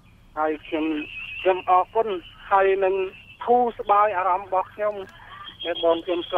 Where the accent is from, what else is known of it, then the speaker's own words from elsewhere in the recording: Prey Veng, Cambodia; មកពីទៅពីភូមិស្ដៅខុំក្រាំងស្វាយស្រុកបស្ដេចខេត្តព្រៃវែងបាទ